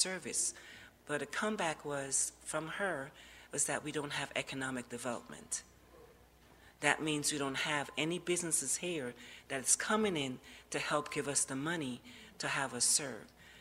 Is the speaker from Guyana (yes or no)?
yes; Guyana; now in United States; Guyana, South America. I've been here for 50 years, that's telling my age.